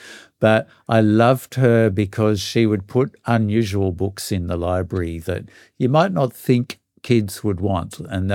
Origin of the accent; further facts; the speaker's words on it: Vermont, United States; I grew up in Vermont, just a little bit south of Vermont South is south of Vermont.